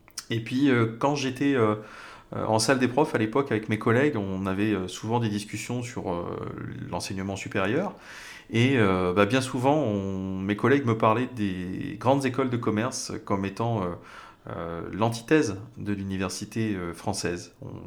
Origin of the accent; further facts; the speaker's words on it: South Africa; also born or lived in France; j'ai grandi plusieurs années en Afrique du Sud